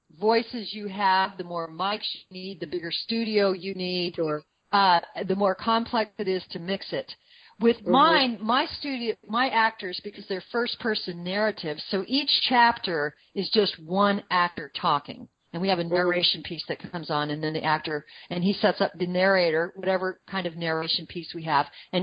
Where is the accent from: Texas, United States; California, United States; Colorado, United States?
Colorado, United States; Boulder; I drive to my hometown of Boulder, Colorado, which is a 2-day drive